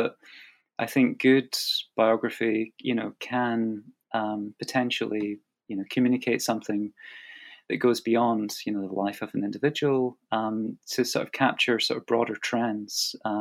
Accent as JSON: {"language": "English", "country": "United Kingdom", "said": "as a British historian working in the UK, you know, getting to the US to conduct the archival research"}